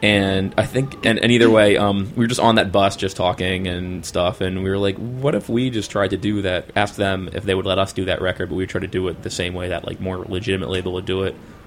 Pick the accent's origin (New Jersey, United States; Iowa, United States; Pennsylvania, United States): New Jersey, United States; basically, I grew up in the Jersey area. I was going to a lot of shows in New Brunswick